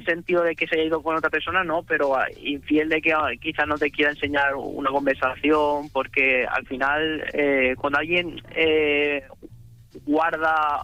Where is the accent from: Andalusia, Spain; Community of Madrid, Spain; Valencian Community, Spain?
Valencian Community, Spain; Torrevieja; Soy de Torrevieja.